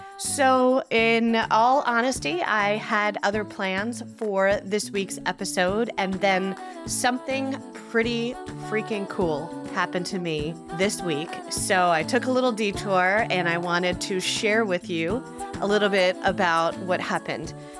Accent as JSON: {"language": "English", "region": "New Jersey", "country": "United States", "tie": "born or raised there", "said": "So last month, I was in my home state of New Jersey"}